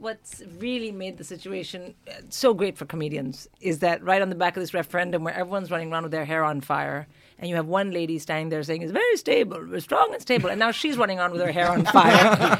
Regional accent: India; They say, you know, what, as an Indian born and raised comic, what is the view of what's going on?

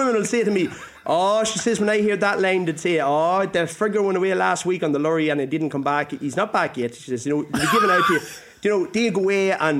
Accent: Ireland; It's a thing about being Irish and being from the country.

